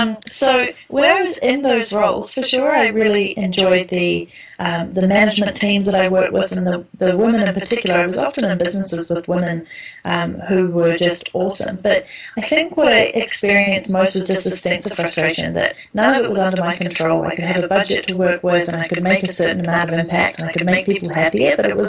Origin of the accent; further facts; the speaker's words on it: New Zealand; accent: New Zealand; I am a Kiwi, in case you didn't notice that from the accent. But as you probably pointed out, I haven't really been home for over 6 years. I'm currently back in New Zealand